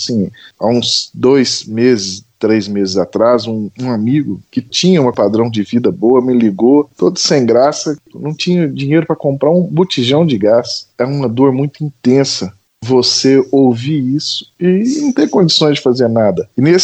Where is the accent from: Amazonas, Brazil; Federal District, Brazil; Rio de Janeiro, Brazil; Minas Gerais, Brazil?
Minas Gerais, Brazil; Itaúna; born there; Nasci em Itaúna